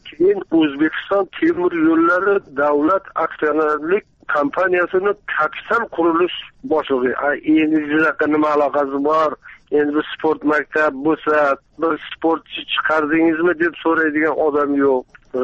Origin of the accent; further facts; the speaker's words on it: Jizzakh, Jizzakh Region, Uzbekistan; born there; Mana Jizzaxdan boshlayman. Jizzaxda tug'ilganman. Vatanim birinchi deb bilaman va juda buyuk odamlarni vatani deb bilaman.